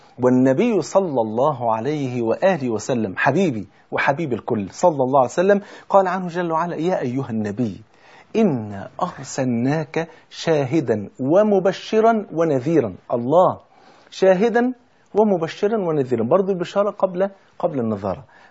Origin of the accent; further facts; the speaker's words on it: Egypt; ده بيسموها عندنا في مصر خبط حلل